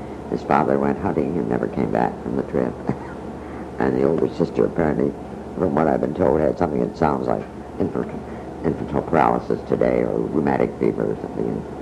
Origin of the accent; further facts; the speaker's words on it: Minneapolis, Minnesota, United States; born there; I was born in Minneapolis, so.